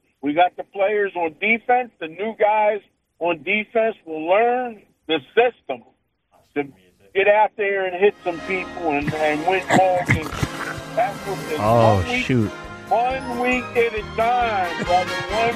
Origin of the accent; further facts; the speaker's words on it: Philadelphia, Pennsylvania, United States; He says that when he hears that I'm from Philadelphia, right away, you know what he said to me?